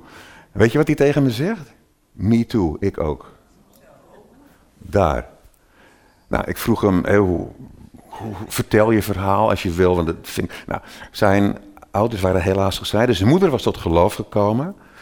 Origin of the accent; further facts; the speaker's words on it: Blaricum, North Holland, Netherlands; ik kom uit Blaricum. Het is altijd een risico als je dat zegt, dat je uit Blaricum komt. Zeggen mensen, dat is de duurste plek van heel Nederland. Is dat klopt? En daar woon ik.